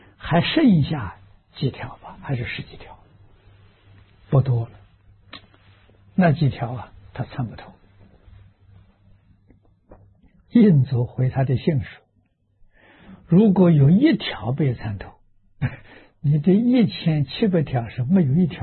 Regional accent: China; 我们中国人常讲啊，“舍在寒窗，一举成名”啊。

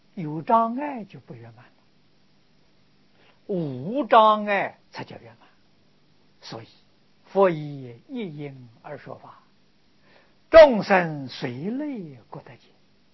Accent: China; 我们中国人翻作译译风

